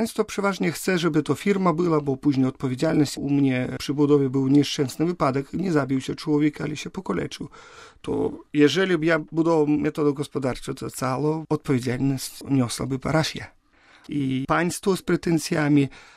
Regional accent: Belarus; Ja pochodzę z takiej wsi, gdzie u nas pół wsi wyjechało prawie do Polski.

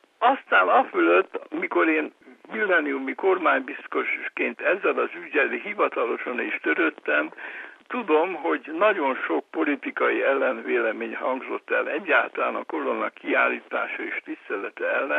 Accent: Hungary; ha mi magyarok, mint magyar nemzet, kitartunk minden mellett, és keresztény hitünk mellett

